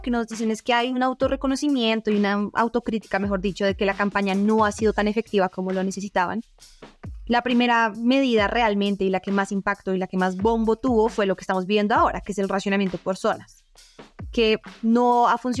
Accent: Bogotá, Bogotá Capital District, Colombia; somos los bogotanos que nos bañamos todos los días

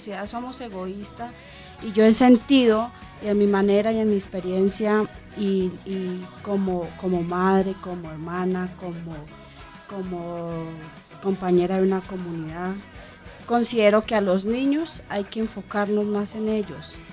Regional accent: Pauna, Boyacá, Colombia; me encuentro con un compañero allá de mi pueblo, de Pauna

